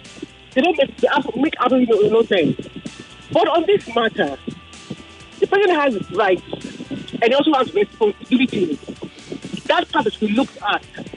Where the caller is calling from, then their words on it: Maryland, United States; I'm calling from Maryland.